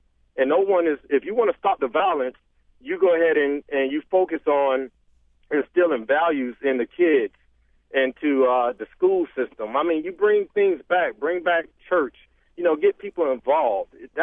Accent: Miami, Florida, United States; now in Jacksonville, United States; I grew up in the ghetto. I'm from Miami and currently living in Duval County in Jacksonville.

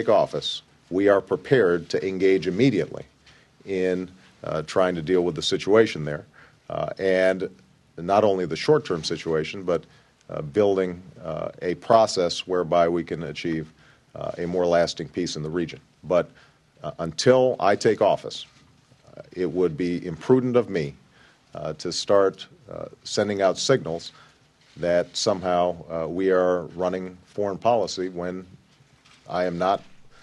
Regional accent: Illinois, United States; Obviously, he's from my home state.

